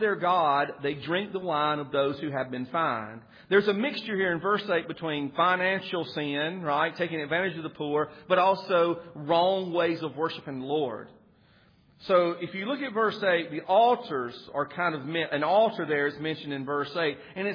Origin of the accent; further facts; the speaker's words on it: the South, United States; It should, because we grew up in the South, right?